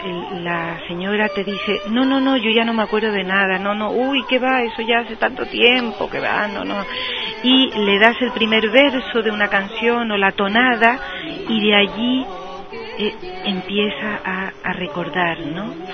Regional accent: Tetouan, Tanger-Tetouan-Al Hoceima, Morocco; born or raised there

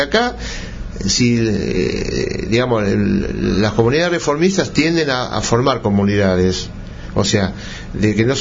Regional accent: Argentina; now in Israel; La vida alrededor de una comunidad, de donde yo vengo, de Argentina, se siente más la vida religiosa comunitaria que en Israel.

